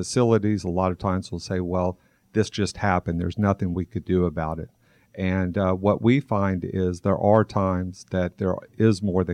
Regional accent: Birmingham, Alabama, United States; also born or lived in Michigan; now in Atlanta, United States; I grew up in Birmingham, Alabama, then went to Michigan for college, Emory for law school, and have been here in the greater Atlanta area for the past 30 years.

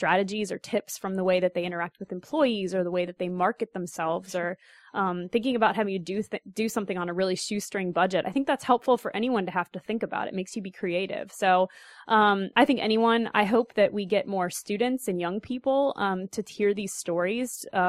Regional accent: Cincinnati, Ohio, United States; I come from Cincinnati where it's really consumer focused.

